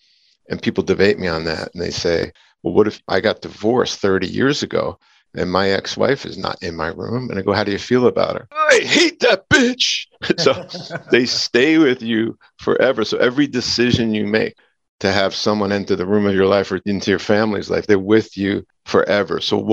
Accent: Hoboken, New Jersey, United States; also born or lived in Hasbrouck Heights; And yet I come from 9 kids. I grew up in North Jersey, Hoboken and Hasbrook Heights, and I was born in 1963.

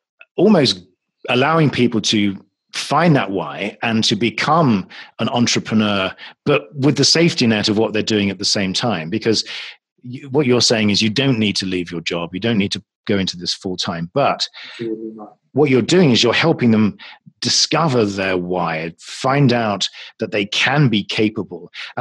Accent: United Kingdom; moved away; I'm a Brit. I moved over here a few years ago.

